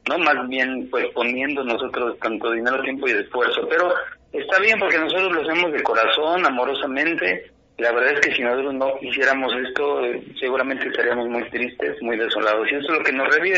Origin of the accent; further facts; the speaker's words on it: Mexico City, Mexico; originalmente soy de la Ciudad de México, pero aquí ya voy para 20 años, entonces ya me considero choyero.